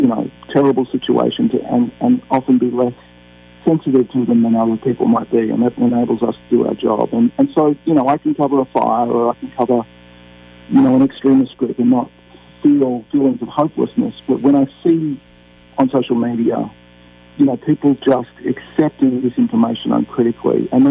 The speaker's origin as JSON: {"language": "English", "country": "Australia", "said": "And as an Australian, I know that in the wildfire crisis that happened in Australia in January"}